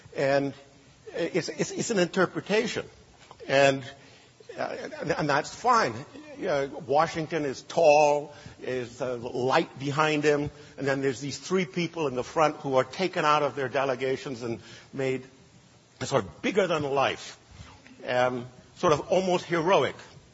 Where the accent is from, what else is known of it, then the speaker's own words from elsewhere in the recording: Trinidad & Tobago; one thing that Alexander Hamilton and I have in common is that we both come from the British West Indies. He's come from Nevis. I come from Trinidad.